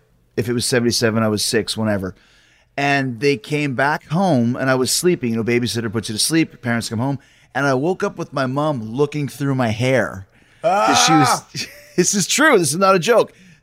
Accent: Winnipeg, Manitoba, Canada; But I was really connected to this movie because when I grew up in Winnipeg

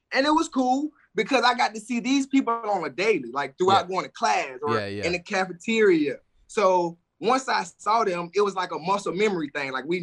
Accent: Demopolis, Alabama, United States; now in Winston-Salem, United States; I'm from, born and raised in Demopolis, Alabama.

